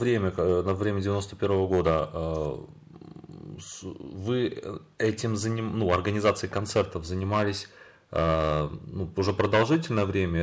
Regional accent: Kharkiv, Kharkiv Oblast, Ukraine; я харьковчанин

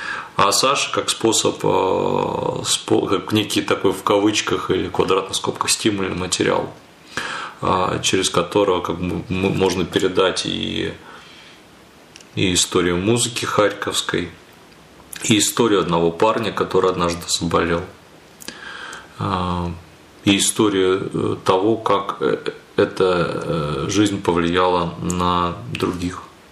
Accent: Kharkiv, Kharkiv Oblast, Ukraine; Ну и там, конечно, я же как харьковчанин

